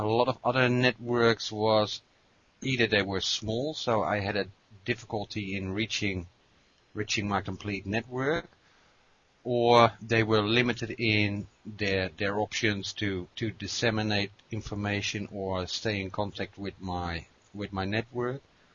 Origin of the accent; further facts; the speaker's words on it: Netherlands; English is a second language; now in New Zealand; what happened is about 4 years ago, I immigrated from the Netherlands to New Zealand. I arrived here basically with no network at all. My network that I had was a network in the Netherlands and in Europe.